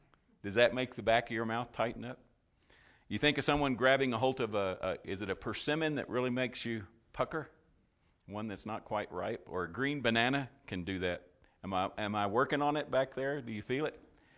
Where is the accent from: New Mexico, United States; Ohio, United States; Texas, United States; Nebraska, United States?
New Mexico, United States; Portales; I was born in Portales, so that's kind of my home stomping grounds.